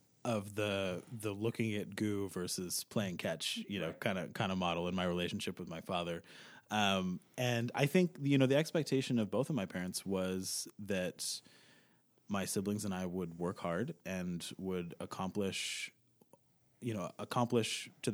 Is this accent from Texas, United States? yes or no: no; Spencerport, New York, United States; So I grew up in just outside Rochester, New York.